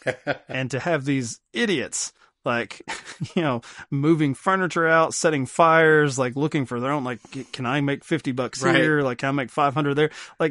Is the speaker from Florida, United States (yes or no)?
no; Kentucky, United States; that's just something, you know, growing up in Kentucky.